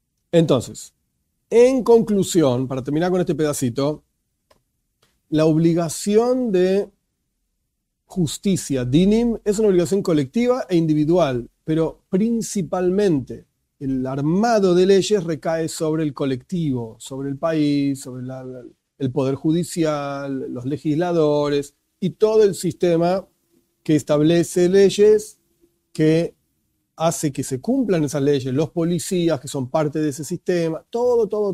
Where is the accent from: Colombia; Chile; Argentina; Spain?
Argentina; born there; yo, por ejemplo, como ciudadano argentino, nací acá y vivo acá, etcétera, yo soy parte del conjunto de los argentinos.